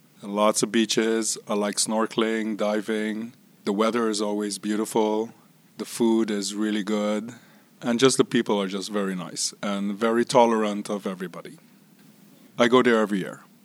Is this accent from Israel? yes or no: yes; Israel; English is a second language; When I was born in Israel, my sister and I, we did not live with our parents.